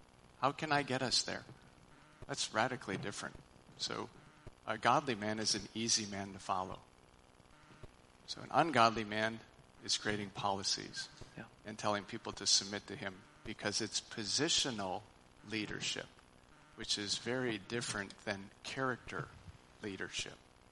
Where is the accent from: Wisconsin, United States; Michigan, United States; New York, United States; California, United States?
Wisconsin, United States; I grew up in Wisconsin. Bags. So that's why I say satchels.